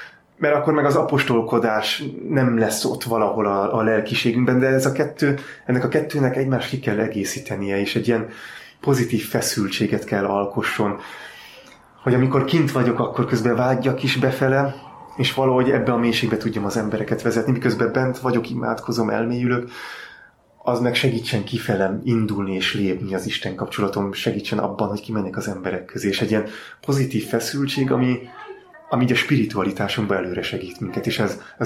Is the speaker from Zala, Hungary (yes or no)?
no; Csobánka, Pest, Hungary; Egy gyönyörű szép helyen születtem. Egy faluban, Csobánka, ez a Pilis-hegységben található, Budapestről északra. Egy ötgyermekes családban, én vagyok a negyedik gyermek